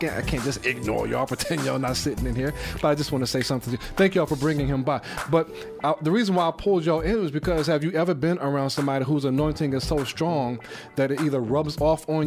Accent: Chicago, Illinois, United States; I'm from Chicago.

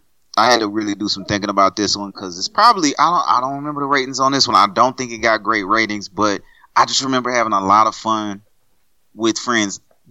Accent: Louisiana, United States; Yeah, you know, I'm from Louisiana, though. 337 all day

